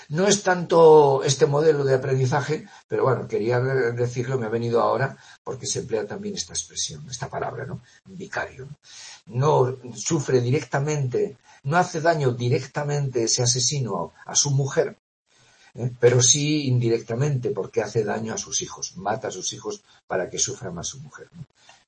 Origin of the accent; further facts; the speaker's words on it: Navarre, Spain; Como yo soy de Navarra, pues a mí me enseñaron a hacer ajuarriero.